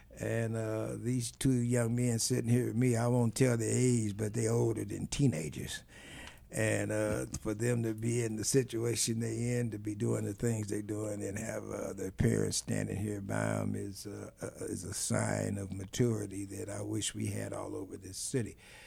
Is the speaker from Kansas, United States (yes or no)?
yes; Kansas City, Kansas, United States; You know me, I grew up in Argentina, in Kansas City, Kansas. I talk about woods.